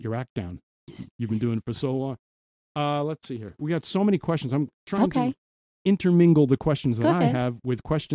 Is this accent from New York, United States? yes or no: yes; Mattituck, New York, United States; I grew up in Matatuck.